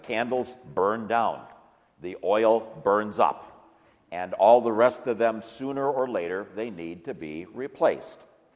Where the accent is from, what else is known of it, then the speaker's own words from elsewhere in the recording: Detroit, Michigan, United States; And I grew up in Detroit